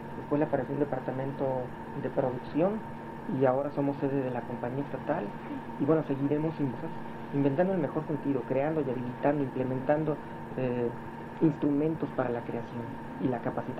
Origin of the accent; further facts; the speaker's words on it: Tijuana, Baja California, Mexico; soy nativo de aquí. Yo nací en Tijuana en septiembre del 60, y bueno, estudié aquí hasta la preparatoria, me fui a México a hacer la carrera en la universidad, en la UNAM, en México, regresé, me volví a ir a México a seguir estudiando, volví a regresar